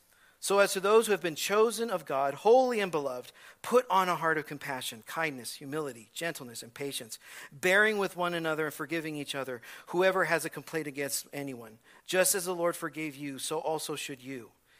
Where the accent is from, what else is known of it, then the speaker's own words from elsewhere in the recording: California, United States; because I'm from Southern California. Took me all the way to East L.A. I was near more Orange County.